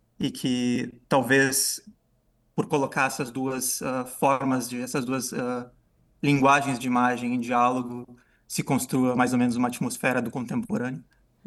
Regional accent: Brazil; born there; eu nasci no Brasil e agora meu trabalho, eu trabalho entre a Holanda e a Bélgica

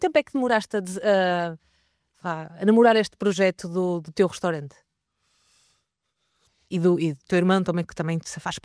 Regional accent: Amarante, Norte, Portugal; eu sou de Amarante, naturalmente

